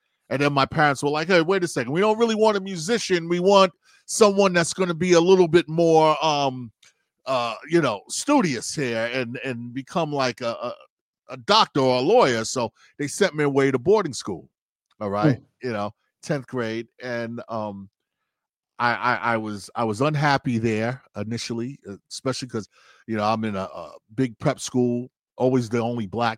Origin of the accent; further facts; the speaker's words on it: New York, United States; also born or lived in Trinidad; So I was raised in New York. I was born in Trinidad.